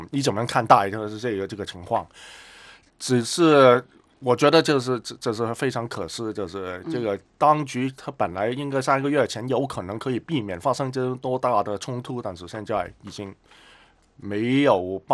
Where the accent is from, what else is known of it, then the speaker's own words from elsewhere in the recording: Hong Kong; 对对，我在香港土生土长的、嗯、现在这个香港的情况对我来说是非常陌生的，真的、啊、我在香港长大，从来没有见过这个情况。